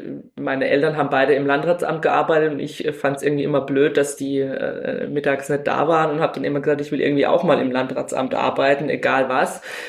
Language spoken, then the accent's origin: German; Baden-Württemberg, Germany; 43 Jahre alt, komme aus dem Norden von Baden-Württemberg